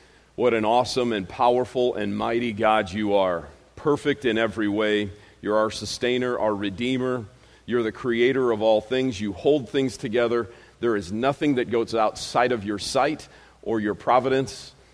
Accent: Chicago, Illinois, United States; my wife and I, some of you may know this, we grew up in and around Chicago, rural Chicago.

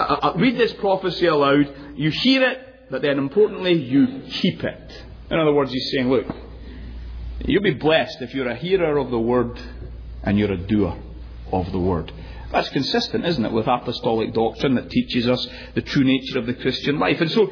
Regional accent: United Kingdom; now in United States; as a Brit I can get away with a lot of things because I don't get to vote

